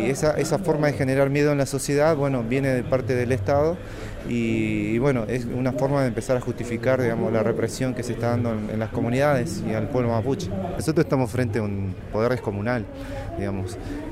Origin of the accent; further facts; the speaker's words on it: Bariloche, Río Negro, Argentina; soy mapuche acá de Bariloche